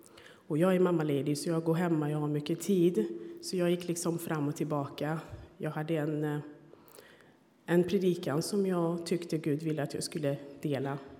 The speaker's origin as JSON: {"language": "Swedish", "country": "Burundi", "moved": "yes", "lives_now": "Sweden", "said": "jag kom från Burundi. Och jag kom som flykting för att det råder krig i mitt land. Det började ungefär när jag var 7-8 år."}